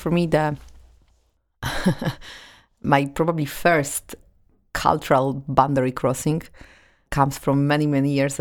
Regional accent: Poland; moved away; The thing for me was that I came from Poland, 95% of Polish people, white and Catholic.

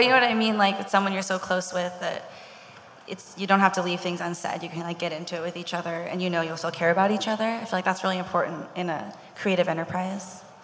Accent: Seattle, Washington, United States; Because we were all born and raised in Seattle, so the, you know, a change of scene I think is really inspiring.

